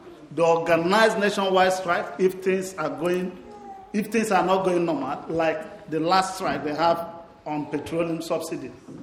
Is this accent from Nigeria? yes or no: yes; Nigeria; I'm a Nigerian, and I'm a husband, and I have a wife.